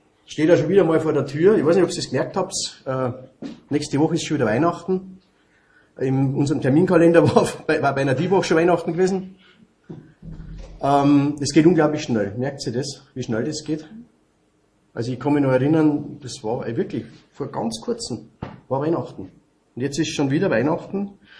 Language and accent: German; Mitterfecking, Bavaria, Germany; Und wer zu uns mal gekommen ist, früher nach Mitterfecking, wo ich her bin, es hat nicht unendlich ausgeschaut, unser Haus.